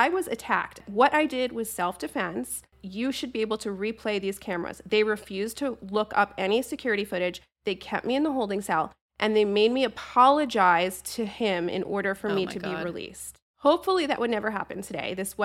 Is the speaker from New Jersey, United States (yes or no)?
yes; New Jersey, United States; So my reaction, I'm from Jersey, I'm Sicilian, I have a temper.